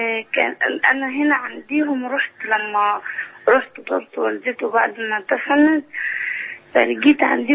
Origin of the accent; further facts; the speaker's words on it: Aswan, Aswan Governorate, Egypt; مش بيحفروها زي احنا عندنا في أسوان